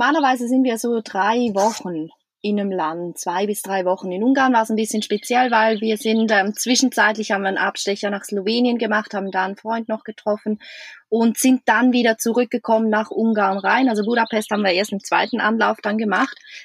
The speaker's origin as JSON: {"language": "German", "country": "Switzerland", "said": "Bei uns in der Schweiz sind da überall Feuer und Flaggen und Farben, und das war irgendwie nicht."}